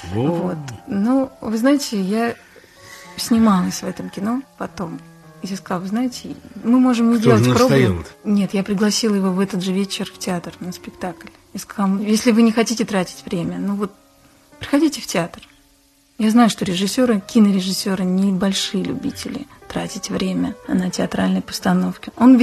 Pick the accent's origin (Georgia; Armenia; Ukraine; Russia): Georgia; accent: Georgian; у меня был серьезный недостаток – грузинский акцент. Ну, я выросла в Грузии, конечно.